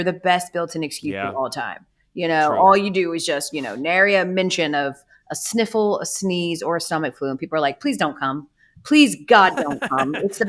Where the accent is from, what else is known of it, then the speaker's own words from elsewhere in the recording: Atlanta, Georgia, United States; maybe it's because I'm from Atlanta